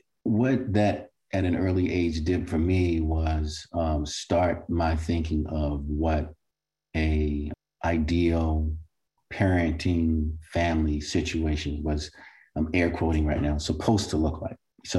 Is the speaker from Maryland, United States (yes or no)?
yes; Baltimore, Maryland, United States; born or raised there